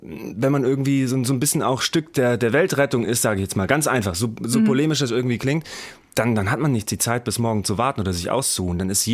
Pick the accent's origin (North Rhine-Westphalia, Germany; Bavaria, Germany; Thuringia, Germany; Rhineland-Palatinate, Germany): Thuringia, Germany; now in Schleswig-Holstein, Germany; Ich bin ja gar nicht aus Hessen. Ich komme ja eigentlich aus Thüringen und lebe in Schleswig-Holstein.